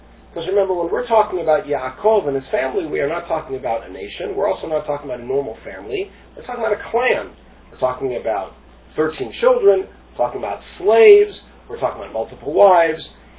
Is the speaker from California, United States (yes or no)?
yes; Hollywood, California, United States; remember I'm from Hollywood